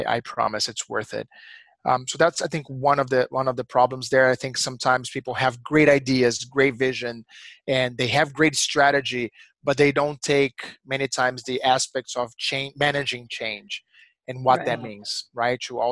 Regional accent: Brazil; English is a second language; I'm originally from Brazil

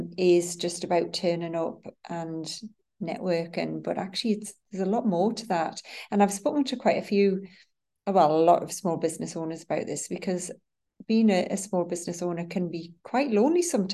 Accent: North East England, United Kingdom; being born and bred in the Northeast, I've obviously got more interested in that, to find out a little bit more about our local heritage

